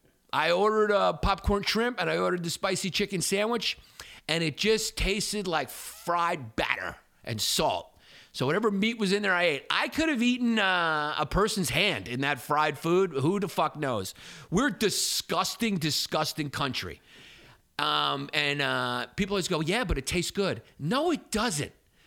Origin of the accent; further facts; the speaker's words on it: New York, United States; I'm going, I'm American. It's typical like American, especially New Yorker arrogance